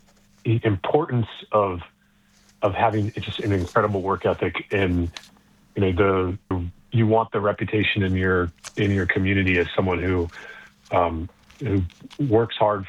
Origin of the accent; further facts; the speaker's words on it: Lynchburg, Virginia, United States; I am the proud son of … who were both graduates of Notre Dame, as were their parents, their fathers. And so we grew up in Lynchburg.